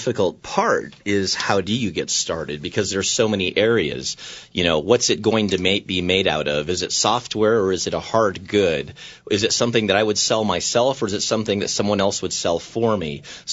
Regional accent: Albuquerque, New Mexico, United States; growing up here in Albuquerque and growing up in the South Valley

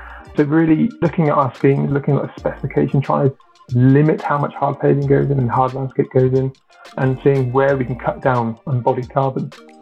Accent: South West England, United Kingdom; Cornwall, I grew up in Cornwall.

